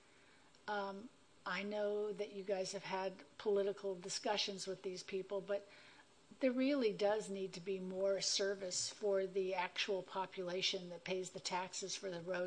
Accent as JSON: {"language": "English", "region": "California", "country": "United States", "said": "Just going to jump in on this, saying that I'm from Sonoma County, and it's not just South Bay area."}